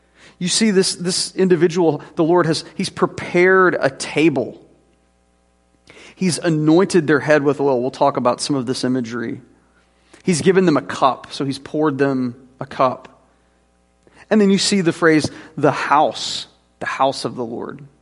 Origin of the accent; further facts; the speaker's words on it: Jackson, Mississippi, United States; because I grew up in Northeast Jackson playing roller hockey.